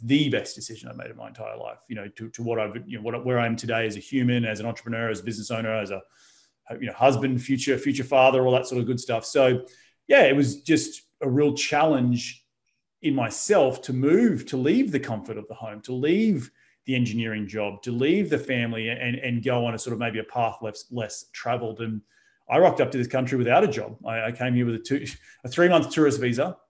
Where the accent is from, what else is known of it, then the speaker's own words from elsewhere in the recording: Australia; But yeah, but growing up in Australia was great, like surfing, sun, you know, playing rugby